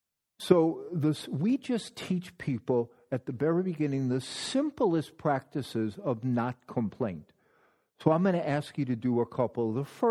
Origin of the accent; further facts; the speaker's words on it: New York City, New York, United States; I mean, I'm a New Yorker, so there's an edge.